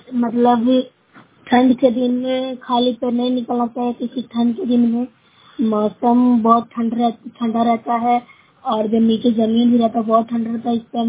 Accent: Uttarakhand, India; मैं बारामगंज से बोल रही हूँ। मैं उत्तराखंड से हूँ।

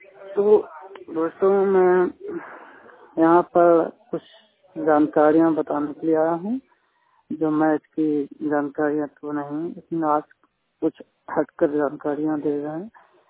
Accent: Bihar, India; मैं बिहार से आता हूँ, बिहार से

